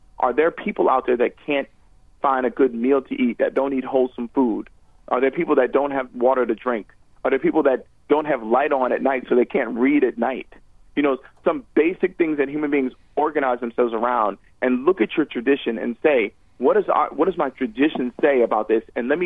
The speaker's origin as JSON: {"language": "English", "country": "United States", "said": "You know, I'm as American as anybody else on the planet and that exists."}